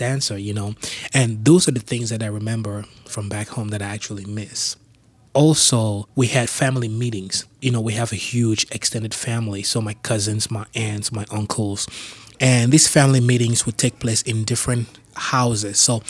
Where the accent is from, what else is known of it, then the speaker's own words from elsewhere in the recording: Bafut, Northwest Region, Cameroon; I was born in Cameroon in a small town called Bafout. I am 34 years old. Well, Cameroon is it's a beautiful country. It's in West Central Africa. And growing up in Cameroon, I had a lot of fun